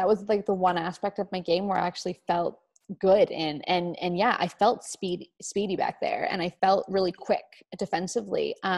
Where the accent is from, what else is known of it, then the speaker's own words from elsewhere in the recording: Canada; We're Canadian over here.